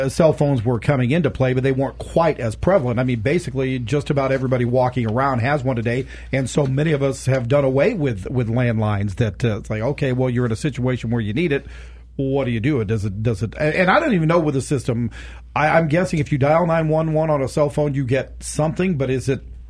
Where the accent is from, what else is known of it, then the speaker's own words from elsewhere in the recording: Oneida, United States; I spent a lot of time, growing up in Oneida on country roads.